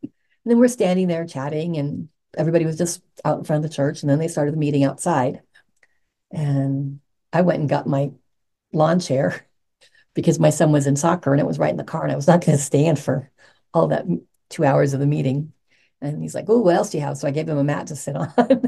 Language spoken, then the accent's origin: English; California, United States; born there; I was born in California.